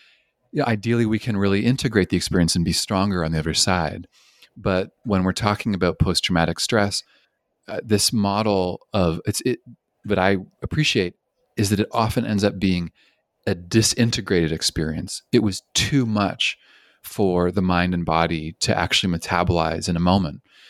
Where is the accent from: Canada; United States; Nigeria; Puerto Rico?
Canada; also born or lived in British Columbia; I'm originally from Canada, and I spent 10 years in British Columbia